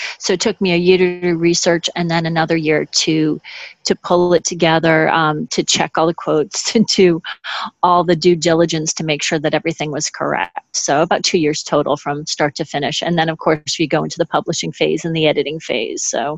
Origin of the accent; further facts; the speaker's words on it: Augusta, Maine, United States; She went to my hometown of Augusta, Maine